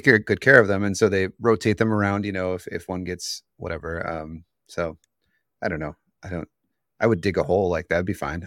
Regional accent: Cleveland, Ohio, United States; I am from Cleveland, and I do web development.

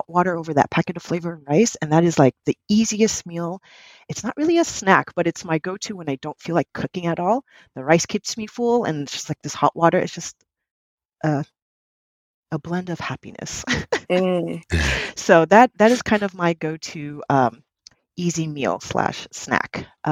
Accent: San Diego, California, United States; Born and raised in San Diego, I'm a career changer.

